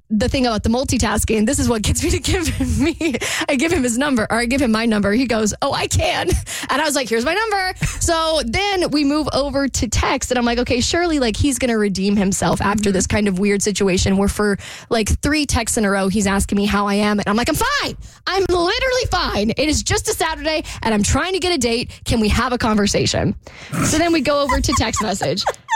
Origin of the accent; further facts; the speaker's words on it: Jacksonville, Florida, United States; My family lives there. I'm from Jacksonville.